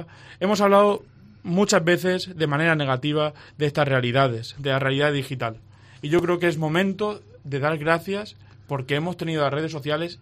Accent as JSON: {"language": "Spanish", "town": "Villena", "region": "Valencian Community", "country": "Spain", "said": "Aquí no puedo evitar mencionar a mi pueblo. En Villena"}